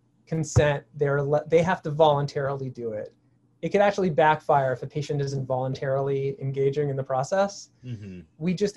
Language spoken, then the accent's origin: English; Toronto, Ontario, Canada; now in United States; I'm from Toronto originally, you know. Now that I live in the United States and, you know, I'm much less used to the cold, right? Because have less of it, less of that bitter cold anyway, even though I'm in the Northeast.